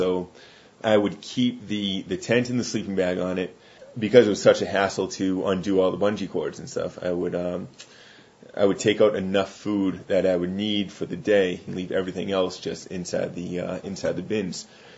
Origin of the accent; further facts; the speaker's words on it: New England, United States; You know, I'm from New England, and we have a campaign in our subway systems